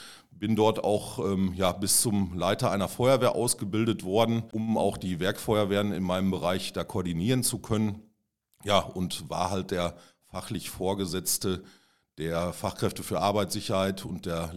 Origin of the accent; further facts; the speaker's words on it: Attendorn, North Rhine-Westphalia, Germany; born there; bin verheiratet, habe zwei Kinder, bin gebürtiger Attendorner